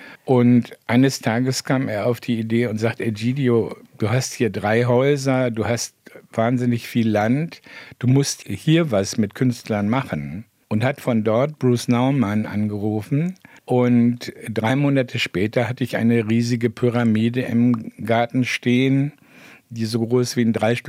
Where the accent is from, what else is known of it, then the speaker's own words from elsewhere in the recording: Italy; Das war ja immer meine Ambivalenz als Italiener mit diesem exotischen Namen.